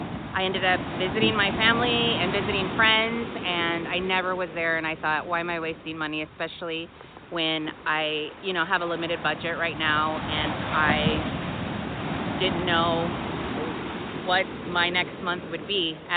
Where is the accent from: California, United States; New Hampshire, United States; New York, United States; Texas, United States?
California, United States; also born or lived in San Luis Obispo County; I was born and raised in California on the Central Coast, in between, halfway exactly, between San Francisco and Los Angeles in San Luis Obispo County.